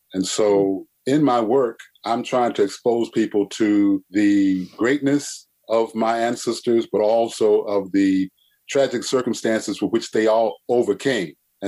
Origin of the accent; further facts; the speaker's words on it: Mobile, Alabama, United States; also born or lived in Mississippi; I grew up in Mississippi and Mobile, Alabama. So, you know, you can't get any more South than Mississippi and Alabama, I don't think.